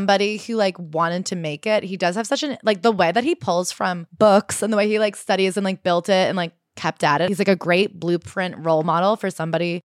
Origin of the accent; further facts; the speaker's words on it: Memphis, Tennessee, United States; It started from some of the trauma I experienced in my home and growing up in Memphis, and it went from there.